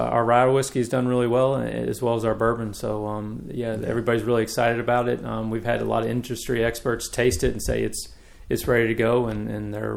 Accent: Louisville, Kentucky, United States; I was born here in Louisville, raised in Kentucky, Louisville, Kentucky.

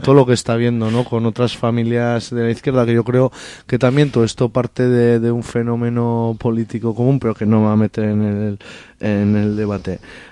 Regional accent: Oteiza, Navarre, Spain; yo vengo de Oteiza

